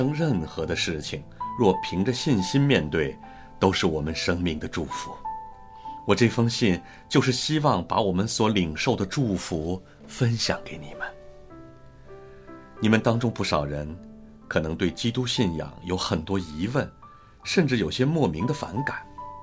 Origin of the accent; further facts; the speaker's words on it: China; 我是一个中国人，信了耶稣，我还是中国人